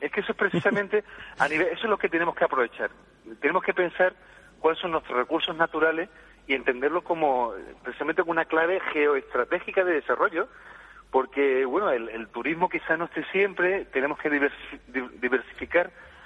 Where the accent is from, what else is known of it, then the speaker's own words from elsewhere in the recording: Chiclana, Andalusia, Spain; born there; yo soy nacido aquí en Chiclana